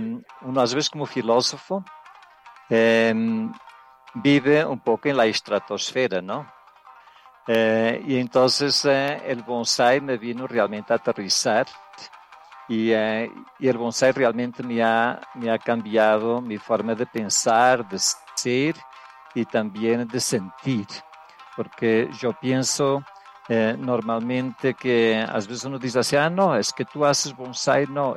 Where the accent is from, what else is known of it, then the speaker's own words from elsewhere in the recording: Portugal; Spanish is a second language; Bueno, yo soy portugués, de origen portuguesa, casado con colombiana